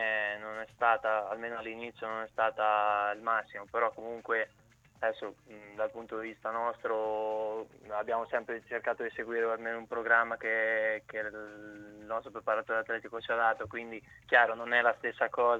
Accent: Ancona, Marche, Italy; sono da Ancona, poi comunque gli ultimi 2 anni sono stato

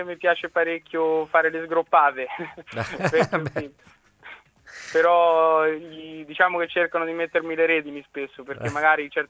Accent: Castelfidardo, Marche, Italy; Sì, io sono di Castelfidardo.

